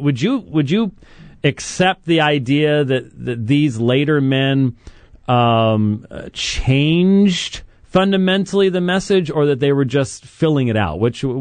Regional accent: Scotland, United Kingdom; I'm Scottish. What do you want? We have bagpipes

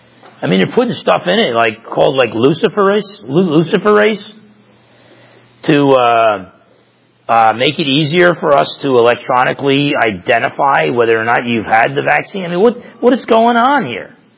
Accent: New Jersey, United States; I'm from Jersey, too.

